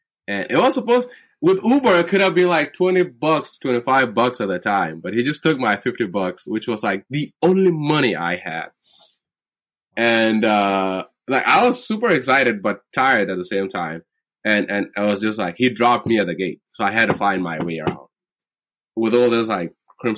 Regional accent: Pariang, Ruweng, South Sudan; born there; I was born in South Sudan. I was born in Ruweng, right, in Pariang. Not exactly Pariang, but yeah, I was born there.

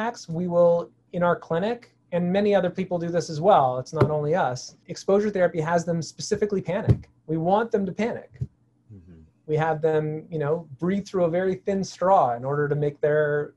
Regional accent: Toronto, Ontario, Canada; now in United States; I'm from Toronto originally, you know. Now that I live in the United States and, you know, I'm much less used to the cold, right? Because have less of it, less of that bitter cold anyway, even though I'm in the Northeast.

